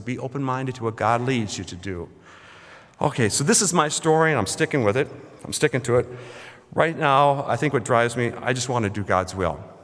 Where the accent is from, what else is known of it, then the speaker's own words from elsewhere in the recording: Minnesota, United States; I grew up in Minnesota, so when you blew it and you're out in the winter cold, you blew out